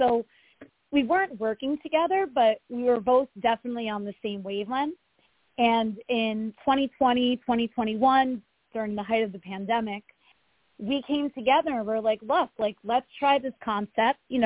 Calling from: Fairfield, New Jersey, United States; I am currently in Fairfield, New Jersey, where we are currently based out of.

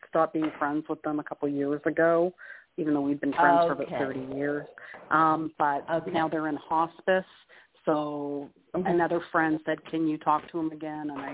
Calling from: Canada; calling from Canada.

